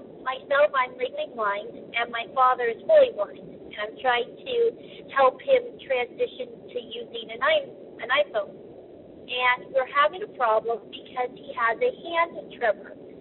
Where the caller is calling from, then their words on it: California, United States; I'm calling from Northern California